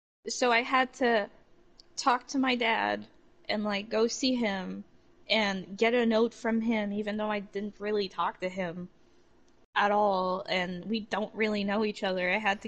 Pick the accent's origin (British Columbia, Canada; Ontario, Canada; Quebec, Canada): Quebec, Canada; like I'm from Quebec, so I just kind of I'm used to it by now